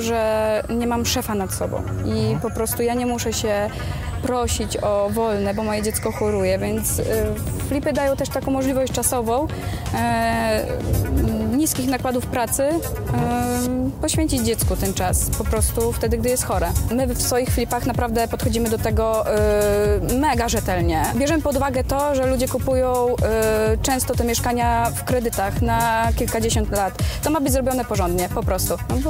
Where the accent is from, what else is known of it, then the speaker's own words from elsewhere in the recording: Biłgoraj, Lublin Voivodeship, Poland; no i stwierdziliśmy, że no, ogólnie pochodzimy z małej miejscowości, więc flipy racji bytu nie miałyby aż tak jak w większej nieruchomości.